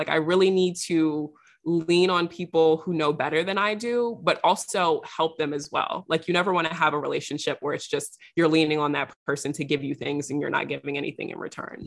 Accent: New York City, New York, United States; So I grew up in New York City, where New York City, you have access to everything.

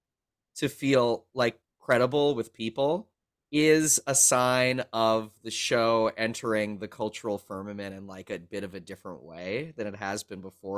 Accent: Canada; I know, I'm Canadian.

